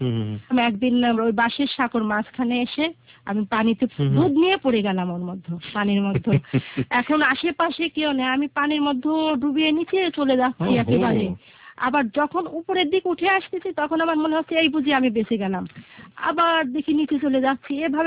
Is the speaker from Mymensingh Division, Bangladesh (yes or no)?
no; Mirpur, Dhaka Division, Bangladesh; আমরা মিরপুর থেকে এসেছি।